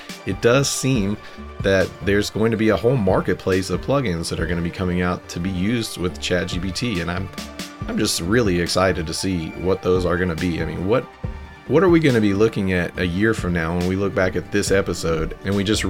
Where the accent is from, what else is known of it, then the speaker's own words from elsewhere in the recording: Memphis, Tennessee, United States; I come from Memphis, Tennessee, and we often refer to roasting with the term checking.